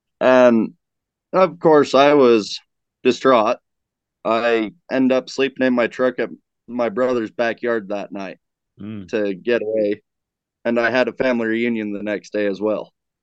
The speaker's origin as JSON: {"language": "English", "region": "Idaho", "country": "United States", "said": "I'm from Southeast Idaho."}